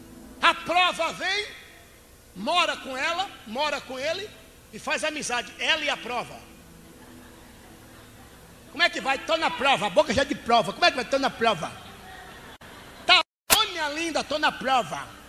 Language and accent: Portuguese; Bahia, Brazil; Vem não, olha, vem, eu sou baiano, vem não.